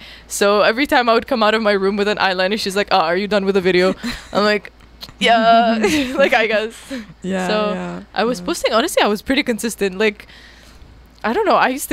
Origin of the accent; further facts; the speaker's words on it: Jordan; moved away as an adult; now in Canada; I'm a Jordanian Palestinian. I grew up in Jordan all my life. I moved to Canada 2 years ago to pursue my major, computer science, as you said.